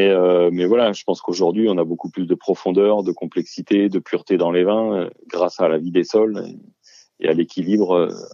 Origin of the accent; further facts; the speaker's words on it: Pays de la Loire, France; Alors je suis d'Anjou, je suis de l'Anjou noir, donc nous chez nous c'est des schistes.